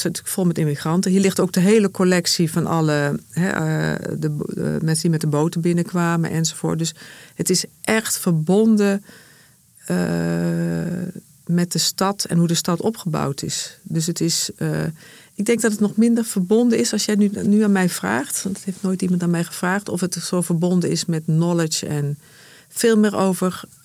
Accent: Heerlen, Limburg, Netherlands; also born or lived in Sittard; ik ben geboren in Limburg, in Sittard. Heb in Heerlen gewoond tot mijn 8e. Ik heb natuurlijk echt een Limburgse vader en een Achterhoekse moeder uit Ulft.

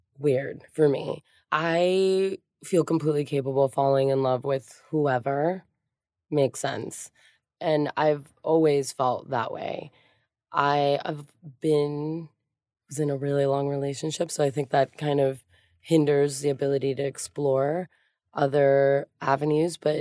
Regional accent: Miami, Florida, United States; also born or lived in Hialeah; But I grew up in Miami and Hialeah, and my high school was very queer.

